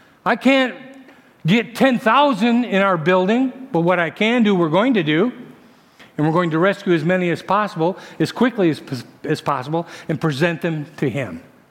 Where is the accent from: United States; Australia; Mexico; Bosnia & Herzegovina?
Mexico; Guadalupe, Chihuahua; Again, I'm from Guadalupe, Distrito Bravo, Chihuahua, Mexico.